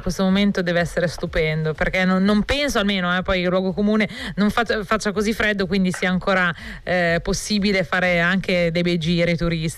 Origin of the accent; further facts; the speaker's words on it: Orvieto, Umbria, Italy; io sono umbra, quindi arrivo proprio dalla terra di Umbria Jazz, e quindi okay. Sono orvietana